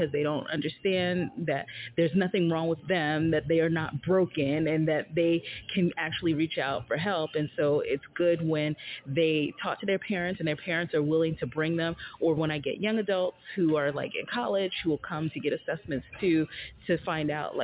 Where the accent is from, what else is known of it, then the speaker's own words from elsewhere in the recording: Bronx, New York, United States; now in Weehawken, United States; I'm originally from the Bronx. I am now living in Weehawken, New Jersey.